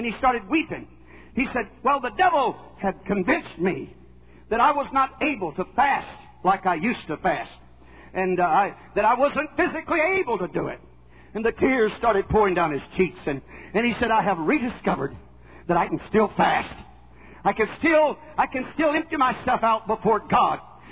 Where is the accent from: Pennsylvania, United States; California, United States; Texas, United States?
Texas, United States; Nacogdoches; we was raised in Nacogdoches, but we farmed all over East Texas.